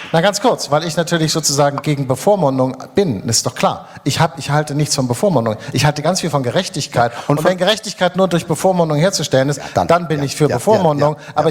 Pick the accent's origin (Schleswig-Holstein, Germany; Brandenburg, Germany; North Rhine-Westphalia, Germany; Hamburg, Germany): Hamburg, Germany; Ich komme aus Hamburg.